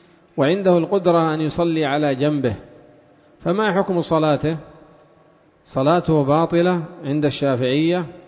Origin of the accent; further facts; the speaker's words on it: Yemen; لأن صاحب الباص خاصة عندنا في اليمن سيوقف الأصحاب القات في كل سوق